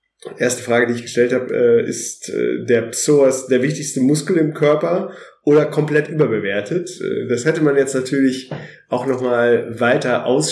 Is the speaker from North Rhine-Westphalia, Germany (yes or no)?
yes; Münster, North Rhine-Westphalia, Germany; Ich kann ein bisschen Nederlands praten, ich bin aus Münster